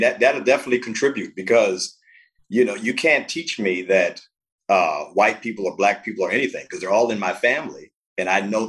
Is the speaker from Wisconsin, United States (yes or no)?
no; Miami, Florida, United States; born there; So, you know, I'm biracial. Born in Miami, Florida. I moved around quite a bit because I was born to a teenage mom.